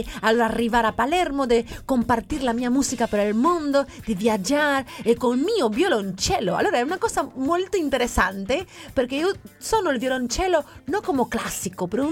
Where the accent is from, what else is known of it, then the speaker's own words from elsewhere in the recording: Havana, Cuba; born there; Italian is a second language; Sono nata a Cuba, e Alamar è il quartiere di La Habana où sono nata.